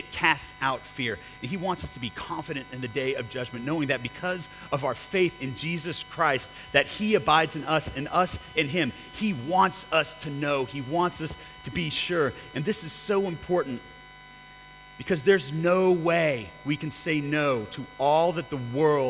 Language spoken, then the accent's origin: English; Texas, United States; I grew up in Texas.